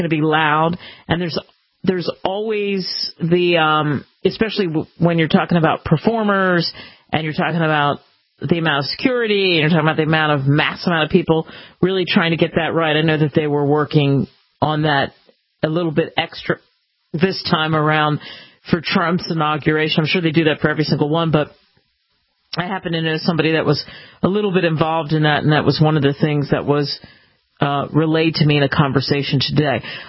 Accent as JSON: {"language": "English", "town": "Cherry Hill", "region": "New Jersey", "country": "United States", "tie": "born or raised there", "said": "Used to be a place, I grew up in Cherry Hill, New Jersey, and it was used to be the Latin Casino"}